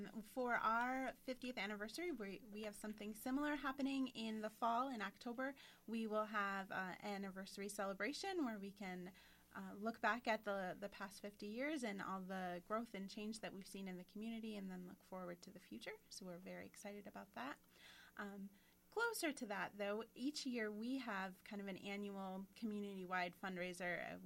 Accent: United States; I grew up in America, went to school here, and I assumed that most people had the same opportunities as I did.

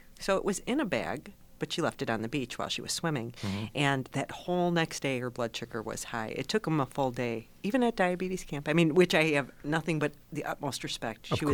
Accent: Waukegan, Illinois, United States; you know, I'm from Waukegan, and everybody says mispronounced that, too.

